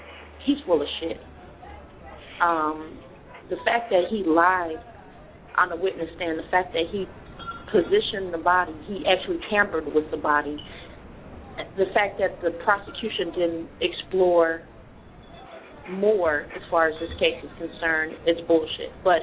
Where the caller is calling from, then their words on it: Cleveland, Ohio, United States; I'm calling from Cleveland, Ohio.